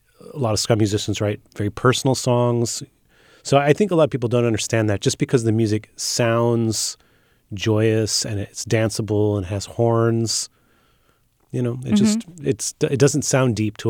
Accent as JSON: {"language": "English", "region": "California", "country": "United States", "said": "I live in Bay Area. I'm from the Bay Area."}